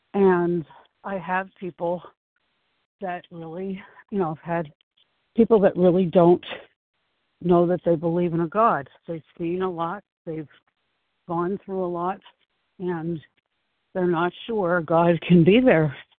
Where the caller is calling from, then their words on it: Passaic, New Jersey, United States; I am calling from Passaic, New Jersey.